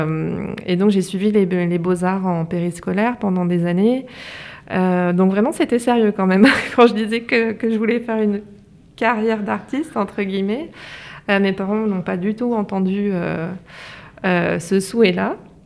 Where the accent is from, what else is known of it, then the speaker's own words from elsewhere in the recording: Valence, Auvergne-Rhône-Alpes, France; J'ai fait mes études à Lyon Et donc, je suis native de Valence.